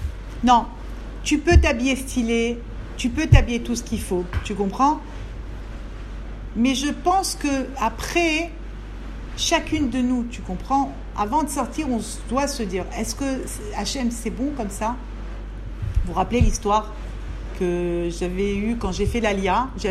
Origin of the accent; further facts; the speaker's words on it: Paris, Île-de-France, France; Maintenant moi je venais de Paris, je comprenais pas.